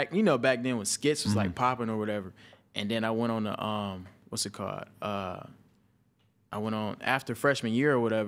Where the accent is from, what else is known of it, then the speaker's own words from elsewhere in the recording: Pontiac, Michigan, United States; But I'm from Pontiac, Michigan, graduated high school.